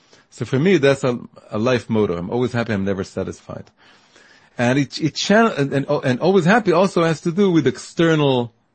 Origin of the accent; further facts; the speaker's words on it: Tel Aviv, Tel Aviv District, Israel; now in Jerusalem, Israel; I came back and I moved to Jerusalem. I grew up in Tel Aviv, but I moved to Jerusalem